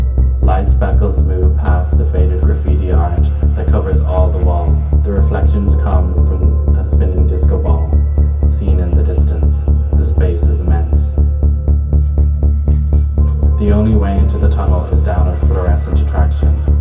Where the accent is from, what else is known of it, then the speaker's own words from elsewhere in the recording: Amsterdam, North Holland, Netherlands; I grew up in Slotermeer, west of the ring, the highway that forms a circle around Amsterdam. I was born in the bed of my parents, in the house where my father grew up. Now I am 26 years old.